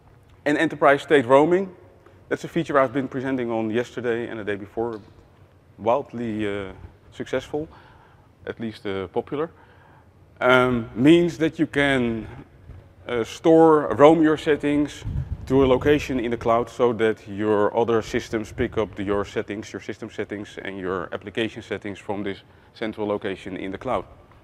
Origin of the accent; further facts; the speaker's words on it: Netherlands; I'm from the Netherlands.